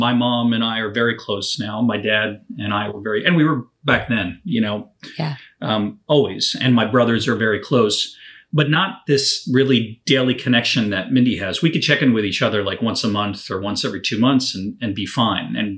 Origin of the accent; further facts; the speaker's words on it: New Jersey, United States; instead of just the small amount of years that I grew up in New Jersey.